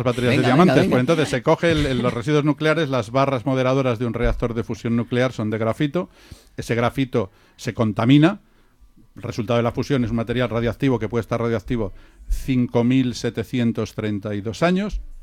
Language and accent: Spanish; Guadalajara, Castilla-La Mancha, Spain; que somos de Guadalajara y somos de tierra de miel.